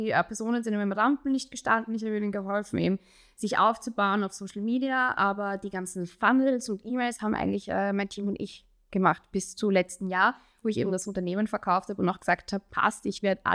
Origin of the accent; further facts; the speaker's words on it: Austria; das ist bei uns in Österreich Tradition